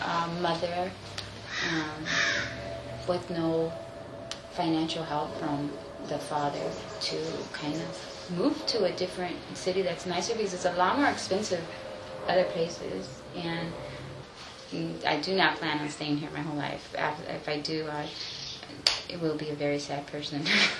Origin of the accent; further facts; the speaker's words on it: Huntington Park, California, United States; I was born in Huntington Park in 1970. And I've lived here my whole life.